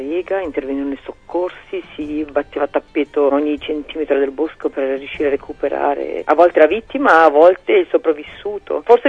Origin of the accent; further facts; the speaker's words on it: Ticino, Switzerland; non si aspettavano un libro di questo genere da me, o almeno da una ticinese